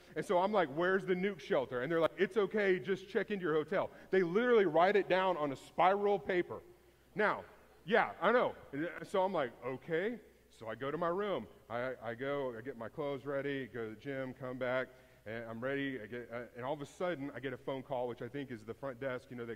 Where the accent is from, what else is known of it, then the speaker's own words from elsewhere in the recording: Houston, Texas, United States; I grew up in Houston.